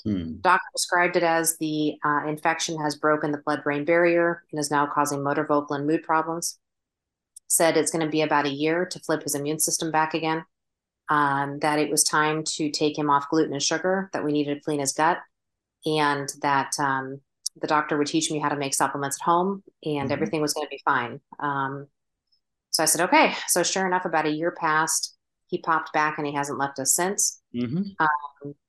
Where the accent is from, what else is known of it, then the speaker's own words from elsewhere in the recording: United States; also born or lived in United Kingdom / Singapore; I grew up in the States, was lucky enough to do a study abroad in the UK